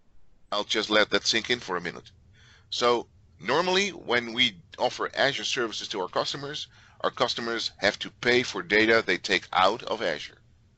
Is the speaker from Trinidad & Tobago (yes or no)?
no; Netherlands; Since I am from the Netherlands, I can say it's a BaaS service like a BaaS.